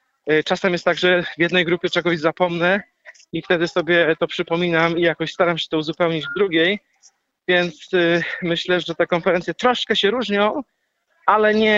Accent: Wieruszów, Łódź Voivodeship, Poland; now in Ireland; czy to właśnie z Kalisza, czy z Wieruszowa, to skąd pochodzę.

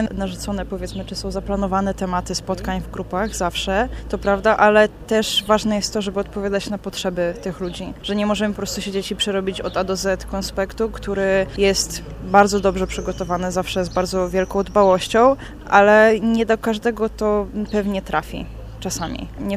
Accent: Kraków, Lesser Poland, Poland; przyjechałam na Wołczyn z Krakowa po raz już 5. bądź 6.

